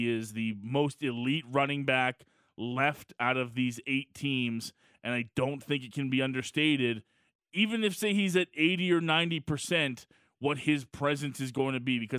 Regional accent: Canada; for me, it's just cool as a Canadian sports fan.

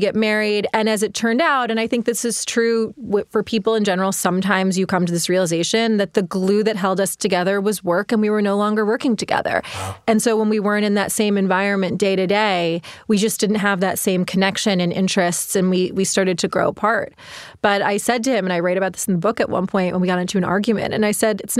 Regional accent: Rochester, New York, United States; born there; No, I was born in Rochester.

